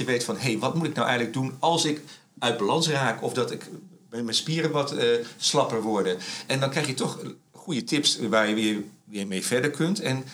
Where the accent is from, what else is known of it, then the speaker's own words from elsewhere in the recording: The Hague, South Holland, Netherlands; ik kom uit Den Haag